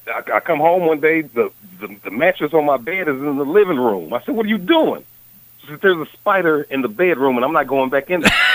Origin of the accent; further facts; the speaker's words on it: the South, United States; I'm from the South. I feel like that's something that a man should do.